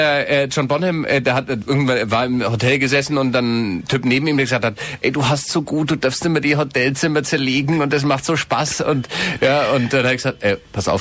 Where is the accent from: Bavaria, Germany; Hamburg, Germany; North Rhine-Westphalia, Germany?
Bavaria, Germany; Erlangen; der 15. Dezember bei uns daheim in Erlangen